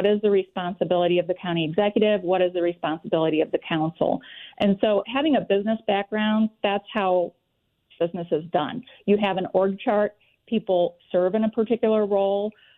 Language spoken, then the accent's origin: English; St. Louis, Missouri, United States; Well, I am a local St. Louisan. I grew up in the Bevo Mill area in South City. When I was in seventh grade, my family moved out to the county.